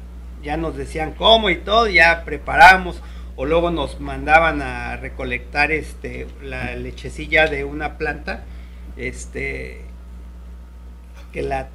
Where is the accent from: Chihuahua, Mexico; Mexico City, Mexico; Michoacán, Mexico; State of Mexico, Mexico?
Michoacán, Mexico; Zitácuaro; born there; now in Morelos, Mexico; Yo soy ya soy más de aquí que... Yo nací en Zitácuaro, Michoacán.